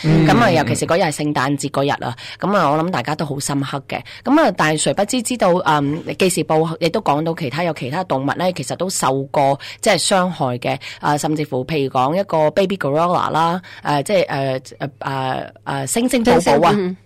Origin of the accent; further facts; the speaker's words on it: China; 系啦，系我哋中国人嘅国宝。